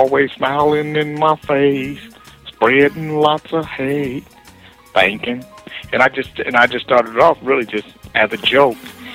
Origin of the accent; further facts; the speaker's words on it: California, United States; also born or lived in Anchorage; I came from Alaska, from Anchorage, Alaska. I grew up in California